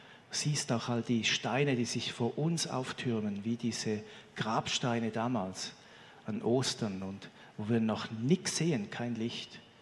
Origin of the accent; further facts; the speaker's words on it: Switzerland; Romain Mottier zum Beispiel auch bei uns in der Schweiz.